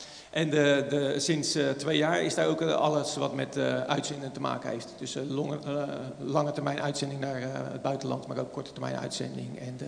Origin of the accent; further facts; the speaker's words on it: Delft, South Holland, Netherlands; Ik ben in Delft opgegroeid. Dus daar kom ik vandaan. En heb ik de eerste, pak een beetje, 22 jaar gewoond.